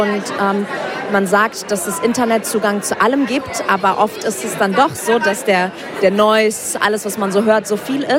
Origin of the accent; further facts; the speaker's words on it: West Germany, Germany; ich bin in Westdeutschland, Jan in Süddeutschland zur Schule gegangen